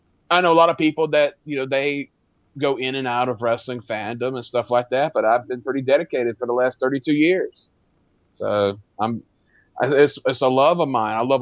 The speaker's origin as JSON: {"language": "English", "town": "Barnesville", "region": "Georgia", "country": "United States", "said": "I'm from Barnesville, Georgia, which is about 45 minutes south of Atlanta, between Atlanta and Macon."}